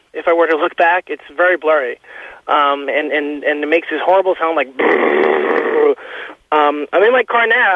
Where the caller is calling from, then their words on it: New Jersey, United States; I'm calling from New Jersey.